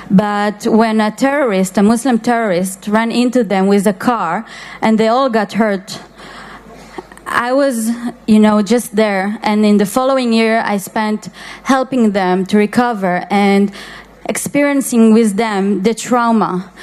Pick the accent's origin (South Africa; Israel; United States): Israel; born there; English is a second language; My mother was born in Israel. And as I was born in Israel, I was born at the right place because I was born 5 meters to the right side of the border, not in Gaza, not in Syria, not in anywhere else.